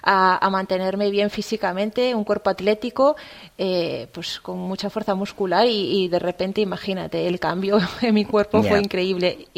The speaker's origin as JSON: {"language": "Spanish", "town": "Aldán", "region": "Galicia", "country": "Spain", "said": "aquí en Galicia, bueno, yo soy de Aldán, de Cangas do Morrazo, vivo en Ogrove, pero entreno en Pontevedra."}